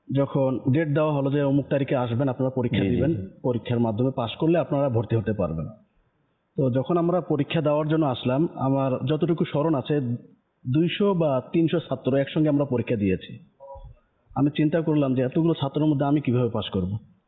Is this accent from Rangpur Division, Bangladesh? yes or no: yes; Nilphamari, Rangpur Division, Bangladesh; Nilphamari.